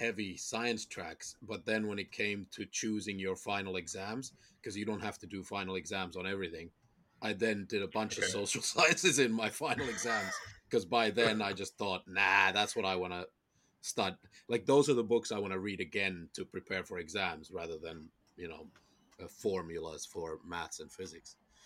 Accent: Finland; I was born in Finland. I did high school there.

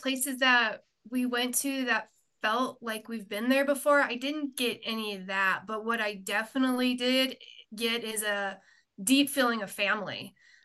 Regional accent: Flagstaff, Arizona, United States; when I came back to my hometown Flagstaff.

